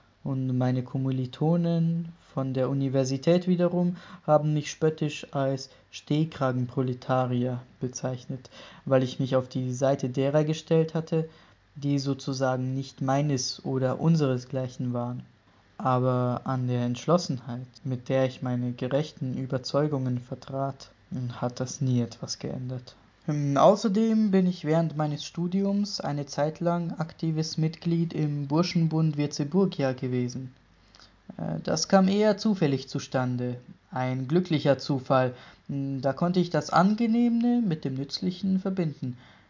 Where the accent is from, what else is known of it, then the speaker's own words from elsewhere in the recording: Bamberg, Bavaria, Germany; Gleichwohl bin ich nach wie vor Mitglied der jüdischen Gemeinde in meiner Heimatstadt Bamberg. Und eigentlich war und bin ich ja selber ein Benachteiligter, nämlich gerade aufgrund meines Jüdischseins.